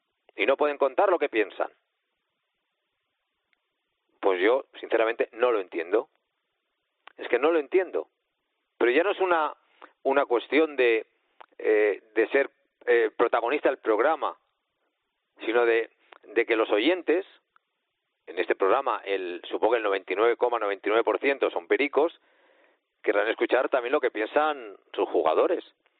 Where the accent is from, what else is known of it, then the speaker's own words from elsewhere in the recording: Uruguay; te llaman de Uruguay, como eres uruguayo, hablo para allí.